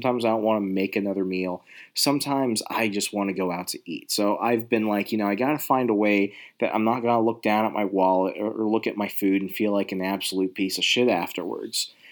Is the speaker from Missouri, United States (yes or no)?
no; Virginia, United States; Now, I'm from Virginia. I'm an East Coast, like, food slut.